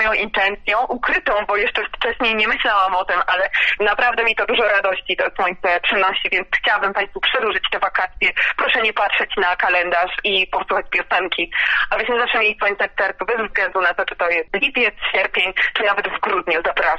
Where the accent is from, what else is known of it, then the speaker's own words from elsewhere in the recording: Garwolin, Masovian Voivodeship, Poland; ja pochodzę z pięknego miasta Karwolin, gdzie jeszcze przed obecnością w Warszawie bardzo dużo działałam.